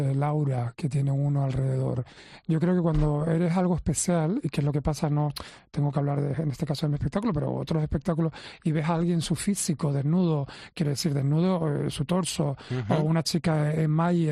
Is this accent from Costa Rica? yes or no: no; Canary Islands, Spain